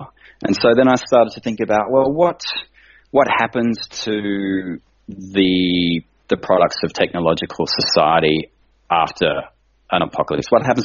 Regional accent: Toowoomba, Queensland, Australia; I was a real aficionado when I was growing up in Toowoomba in the 70s and early 80s.

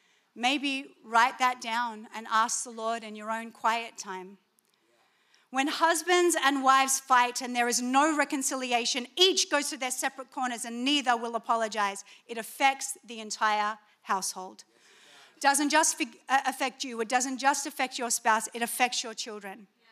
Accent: Australia; as an Australian, because we were born apologizing, sorry, sorry, sorry, sorry

